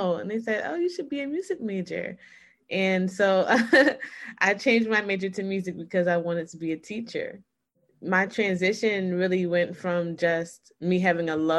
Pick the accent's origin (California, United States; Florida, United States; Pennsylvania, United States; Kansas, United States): Pennsylvania, United States; Philadelphia; born there; I was born in West Philadelphia, and I grew up in the church.